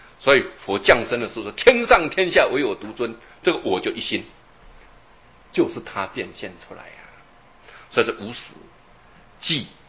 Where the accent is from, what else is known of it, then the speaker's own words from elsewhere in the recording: China; 我们中国人讲啊，自古红颜多薄命啊